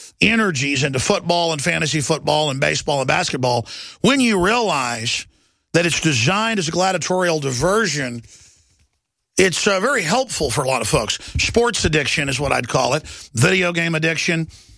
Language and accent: English; Dallas, Texas, United States; I grew up in Dallas, Texas.